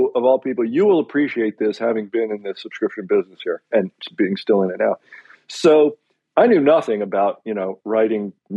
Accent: Baltimore, Maryland, United States; Absolutely. Born and raised in Baltimore.

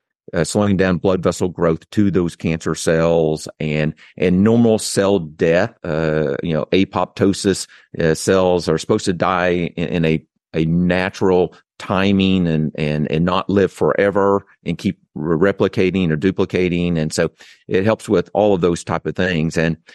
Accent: Oklahoma, United States; accent: Okie; my Oaky accent, you know, I'm people correct me all the time.

